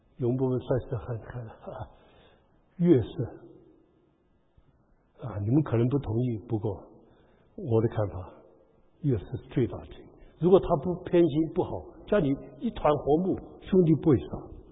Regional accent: China; 日本人向我们中国人丢炸弹

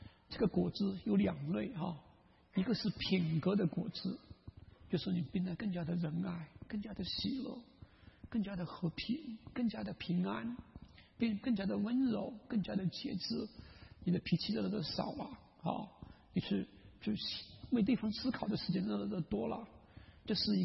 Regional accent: China; 你知道我们中国人有个故事叫这个头悬梁锥刺股

